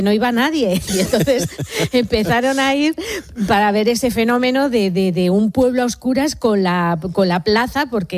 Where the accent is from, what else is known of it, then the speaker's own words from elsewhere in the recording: Madrid, Community of Madrid, Spain; pensando en la infancia, yo soy de Madrid, que digamos que no hay una tradición cofrade, ¿no?